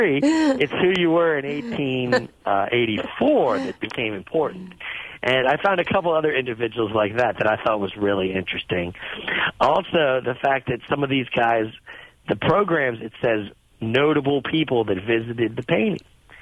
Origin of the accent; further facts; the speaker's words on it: York, Pennsylvania, United States; And I grew up nearby in York, Pennsylvania.